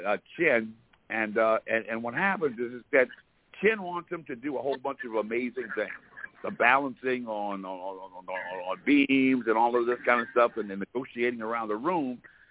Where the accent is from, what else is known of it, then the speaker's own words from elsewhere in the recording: Jersey City, New Jersey, United States; I grew up in Jersey City. Jersey City is an inner city, and the public schools are terrible.